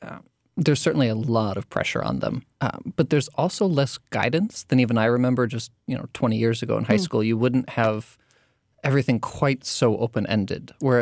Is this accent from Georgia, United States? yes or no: no; Fort Wayne, Indiana, United States; I'm not. We're from Indiana.